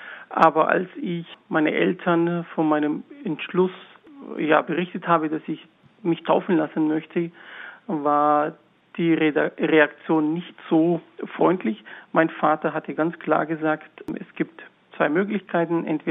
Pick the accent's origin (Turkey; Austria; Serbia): Turkey; Antakya, Hatay; Ich bin damals von Antakya, das ist meine Heimat im Osten der Türkei, im Südosten der Türkei, nach Mardin gegangen.